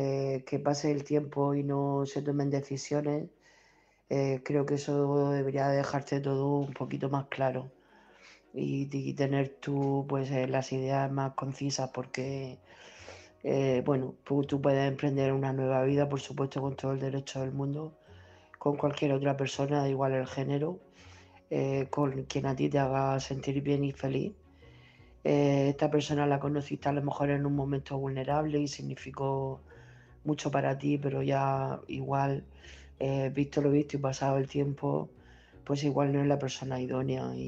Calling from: Murcia, Region of Murcia, Spain; de Murcia.

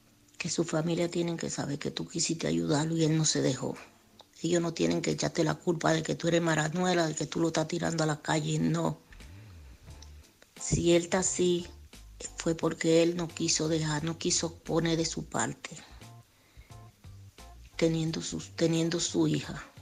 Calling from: Alcorcón, Community of Madrid, Spain; de Madrid, de Alcorcón.

